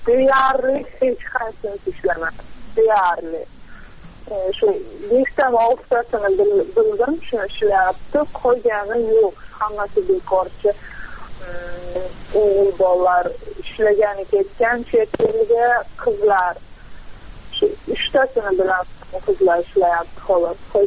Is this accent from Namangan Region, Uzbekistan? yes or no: yes; Namangan, Namangan Region, Uzbekistan; Namangandan.